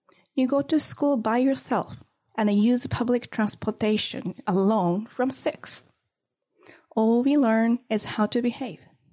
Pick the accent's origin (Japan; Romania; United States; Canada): Japan; English is a second language; moved away; how I grew up in Japan.